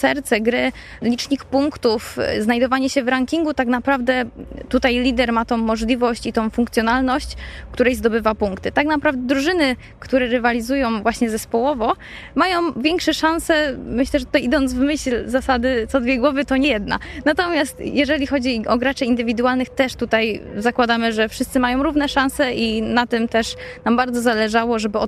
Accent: Konin, Greater Poland Voivodeship, Poland; now in Poznań, Poland; Zresztą zarówno ja, jak i Patrycja nie pochodzimy z Poznania. Ja pochodzę z Konina, Patrycja ze Szczecina

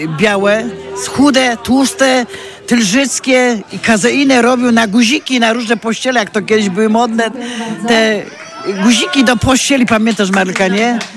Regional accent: Pogorzela, Greater Poland Voivodeship, Poland; Proszę pana, ja jestem z Pogorzeli

